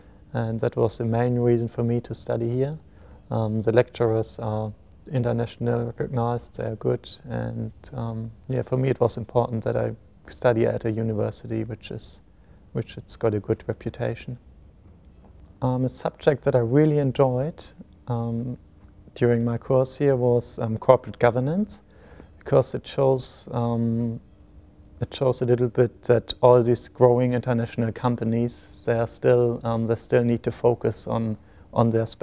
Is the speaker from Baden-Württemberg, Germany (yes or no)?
no; Hamburg, Germany; moved away as an adult; now in Australia; I'm coming from Germany, from Hamburg actually, so it's north of Germany.